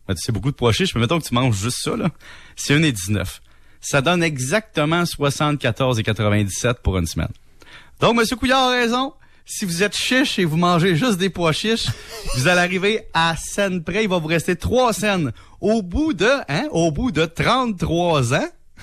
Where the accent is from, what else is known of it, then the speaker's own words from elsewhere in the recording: Salaberry-de-Valleyfield, Quebec, Canada; moi, je viens d'Alléfield, hein, puis il y a beaucoup d'aide aux gens défavorisés à Alléfield